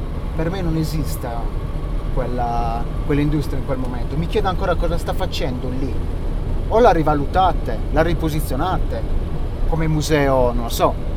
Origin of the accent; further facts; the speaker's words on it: Orani, Sardinia, Italy; now in Ottana, Italy; Io sono nato e cresciuto a Orani. … una famiglia di 11 figli.